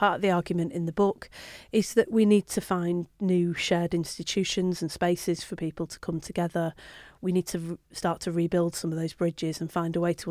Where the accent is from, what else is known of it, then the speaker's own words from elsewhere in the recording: Manchester, North West England, United Kingdom; born there; When I was born in Manchester